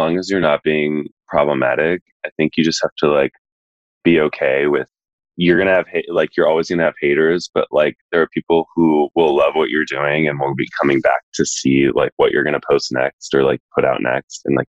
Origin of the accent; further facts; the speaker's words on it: Texas, United States; I'm from Texas, so I was like, I'm not gonna get on a plane to go home, I'll just suffer.